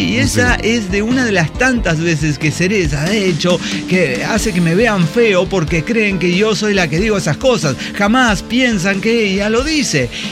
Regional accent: Mexico; como buen mexicano procrastinador, aquí estoy.

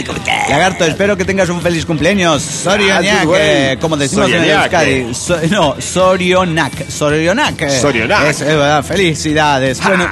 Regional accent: Mexico City, Mexico; extraño demasiado mi tierra. Es como una disyuntiva. Entre dos tierras estoy. Mi familia está en el DF

